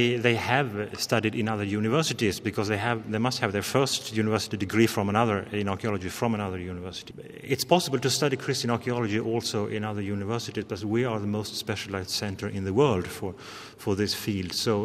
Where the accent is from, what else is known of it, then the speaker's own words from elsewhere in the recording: Sweden; now in Italy; I come from Sweden, I studied here.